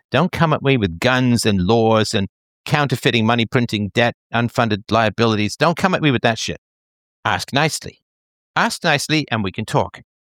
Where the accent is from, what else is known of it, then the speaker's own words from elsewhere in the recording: Athlone, Leinster, Ireland; I was born in Ireland and spent a good deal of my youth there in and around Athlone.